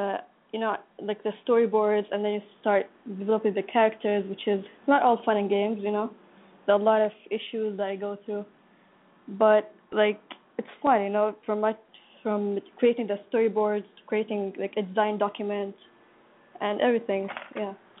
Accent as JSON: {"language": "English", "country": "Saudi Arabia", "tie": "born or raised there", "said": "I'm from Pakistan, but I live in Saudi Arabia. Like, I was born in Saudi Arabia. And I was born and raised here. But I go, you know, summer, I go to Palestine. I'm calling from Saudi Arabia."}